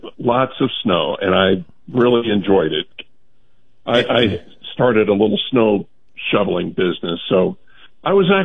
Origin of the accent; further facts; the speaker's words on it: Iowa, United States; Iowa. Yes, sir.